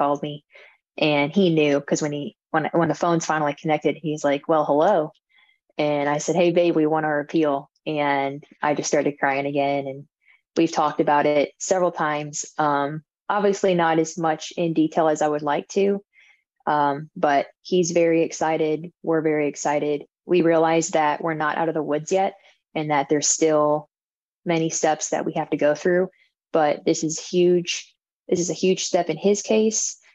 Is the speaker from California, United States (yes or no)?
no; Arizona, United States; I'm from Arizona, where Mike was located is my hometown.